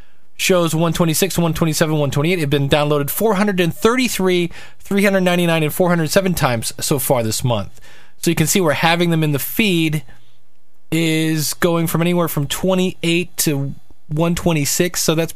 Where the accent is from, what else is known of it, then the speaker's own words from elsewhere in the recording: United States; Because I'm an American.